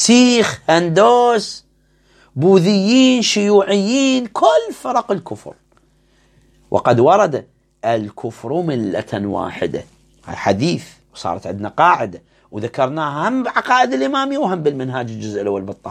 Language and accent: Arabic; Iraq; احنا في العراق